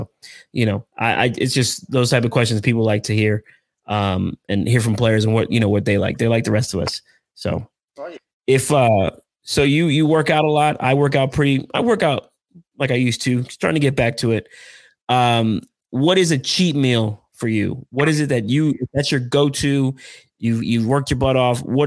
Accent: Philadelphia, Pennsylvania, United States; I grew up in Philadelphia, so that's why I knew the name.

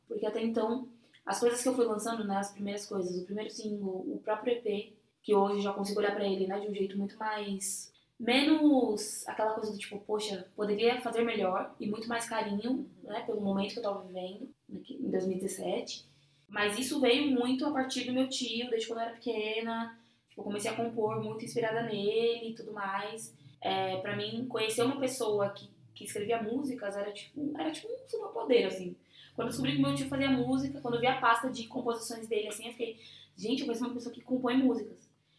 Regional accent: São Paulo, Brazil; sou lá do Grajaú, uma periferia da zona sul de São Paulo, né? Nasci lá e até hoje vivo por lá. Já morei em alguns outros lugares, mas sempre voltei pro Grajaú.

